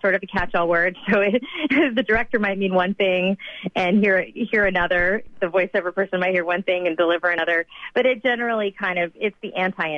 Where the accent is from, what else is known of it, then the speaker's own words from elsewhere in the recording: the South, United States; And I think being a Southerner, I take it for granted that everybody knows the trains at the Atlanta airport.